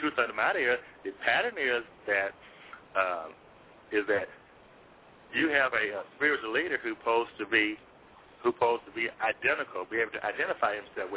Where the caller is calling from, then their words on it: Memphis, Tennessee, United States; I'm calling from Memphis, Tennessee.